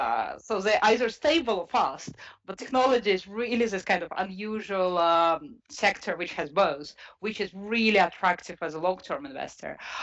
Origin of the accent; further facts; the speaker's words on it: Latvia; English is a second language; moved away; I come from Latvia and my family is in Latvia